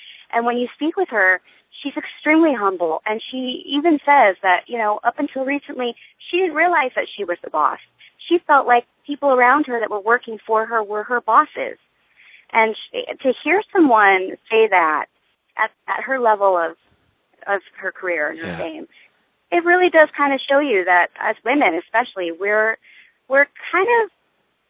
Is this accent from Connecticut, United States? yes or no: yes; Connecticut, United States; now in Seattle, United States; I know, but I'm from Connecticut, so what am I going to do?